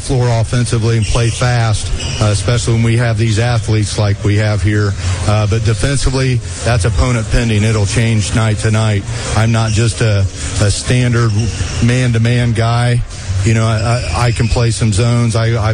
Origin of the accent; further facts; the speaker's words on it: Union City, Indiana, United States; Growing up on the Indiana side, Union City, we played Fort Recovery back in the 80s, and they were always battles.